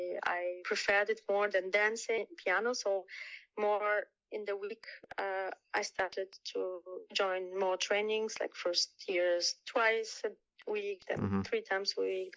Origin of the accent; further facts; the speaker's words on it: Poland; English is a second language; now in Germany; we moved from Poland to Germany. First, my father, the year before, as a coach, fencing coach, and then we followed with a family a year later.